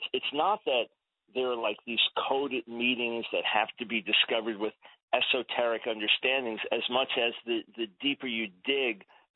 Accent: New York, United States; Well, I'm Jewish. I was born in 1955 in New York City, raised on Long Island.

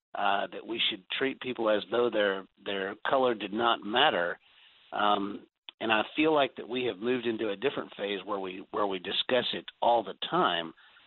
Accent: the South, United States; I grew up, maybe you did too. I'm 48. I grew up in the South.

